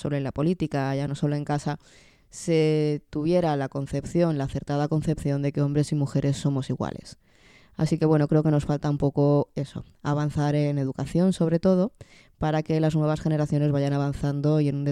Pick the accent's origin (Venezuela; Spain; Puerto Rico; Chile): Spain; contaros un poco cuál es la situación de la mujer trabajadora en mi país, España